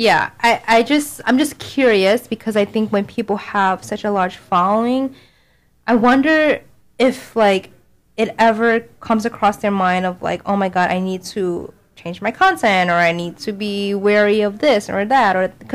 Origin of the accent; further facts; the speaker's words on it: New York, United States; I think as a New Yorker, time, as we have mentioned, is so precious.